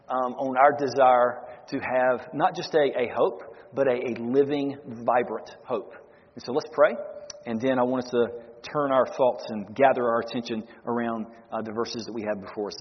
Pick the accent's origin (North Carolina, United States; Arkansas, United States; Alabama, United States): North Carolina, United States; now in Florida, United States; Now, I moved from North Carolina to Florida. And what's interesting is that once I moved here 27 years ago, more hurricanes have hit my home in Florida and North Carolina that I grew up in than here in Florida.